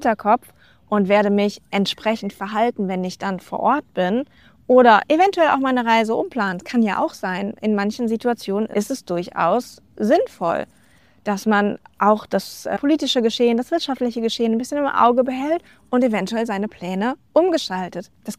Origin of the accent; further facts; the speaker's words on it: Frankfurt, Hesse, Germany; Ich bin jetzt ja aus dem Frankfurter Raum. Ich bin ja auch jetzt gerade in diesem Moment in Deutschland mal wieder zu Besuch.